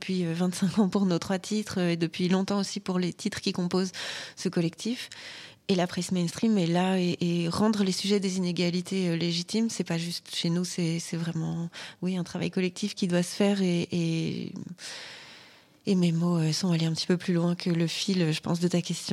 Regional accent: France; moved away as an adult; now in Belgium; moi je suis française, je vis en Belgique depuis une quinzaine d'années maintenant

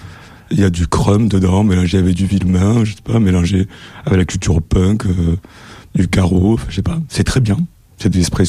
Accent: Provence-Alpes-Côte d'Azur, France; Alors moi j'ai bien du Texas de la France, c'est-à-dire la Camargue, un endroit rempli de fachos, intégristes, en ce moment ils votent au Front National, comme beaucoup de gens en France d'ailleurs. Et j'ai grandi là, au milieu des marécages, dans un endroit où ça pue.

